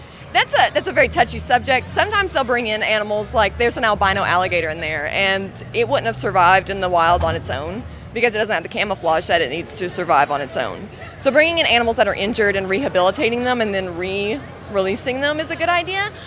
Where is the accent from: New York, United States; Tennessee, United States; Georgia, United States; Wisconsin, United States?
Tennessee, United States; Chattanooga; I'm from Chattanooga, Tennessee.